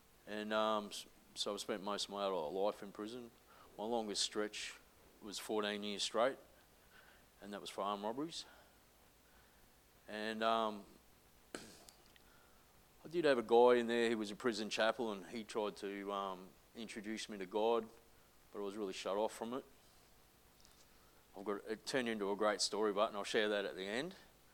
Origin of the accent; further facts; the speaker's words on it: Brisbane, Queensland, Australia; born there; I was born in Brisbane, and I'd come from a home that was ripe of domestic violence